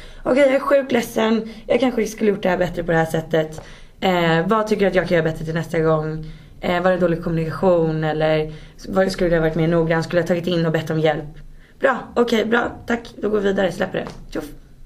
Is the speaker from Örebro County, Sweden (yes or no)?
no; Saltsjöbaden, Stockholm County, Sweden; Jag är uppvuxen i Saltis då, som jag sa.